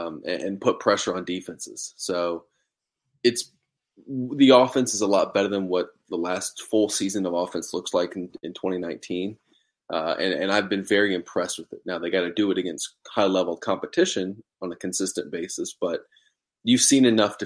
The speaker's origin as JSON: {"language": "English", "region": "South Carolina", "country": "United States", "tie": "born or raised there", "said": "I mean, I grew up in South Carolina, and it's, you're either Carolina or Clemson."}